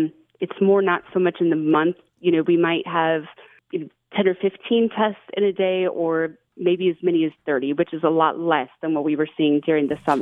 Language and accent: English; Montana, United States; I'm born and raised in Montana. I grew up in the Flathead, and I've lived here for most of my life.